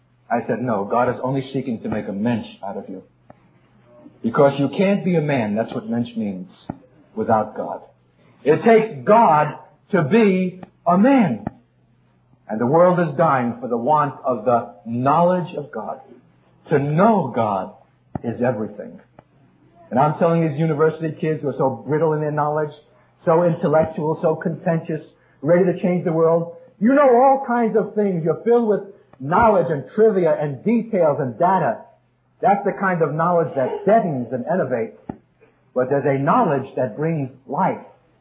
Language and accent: English; Brooklyn, New York, United States; When I was a kid growing up in Brooklyn, full of anguish and bewilderment